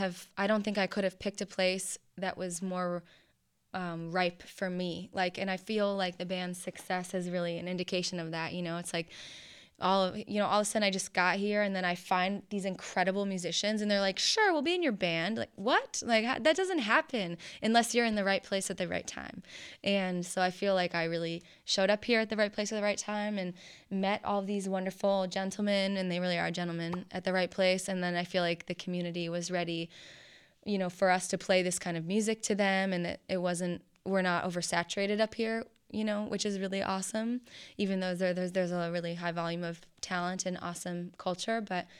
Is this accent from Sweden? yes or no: no; Rochester, New York, United States; when I finished undergrad, I went back to my hometown of Rochester